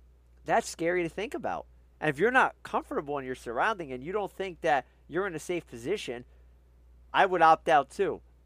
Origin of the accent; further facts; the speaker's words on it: New Jersey, United States; and I'm from New Jersey, you guys know that. I say it every show. I'm proud of where I'm from.